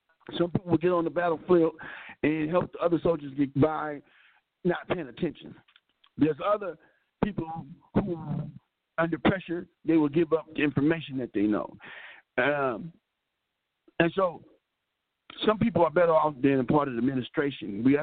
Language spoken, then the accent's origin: English; Vallejo, California, United States; hey, I'm from Country Club Crest, man, California, Vallejo, baby.